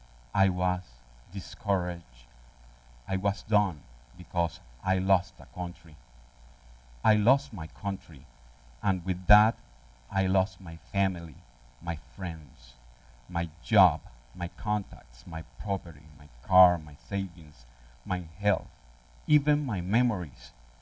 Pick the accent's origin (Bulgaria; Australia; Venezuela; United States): Venezuela; I grew up in Venezuela.